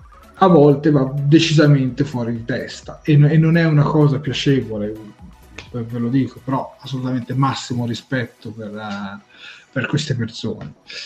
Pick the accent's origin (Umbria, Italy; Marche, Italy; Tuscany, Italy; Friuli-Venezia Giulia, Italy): Tuscany, Italy; Beh, babbo, specifichiamo che noi siamo toscani, perché per i siciliani vuol dire un'altra cosa.